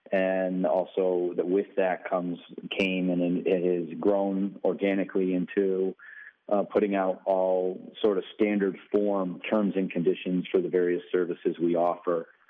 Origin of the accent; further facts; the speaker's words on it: Buffalo, New York, United States; Well, I'm born and raised in Buffalo, New York, actually a suburb a little south of Buffalo.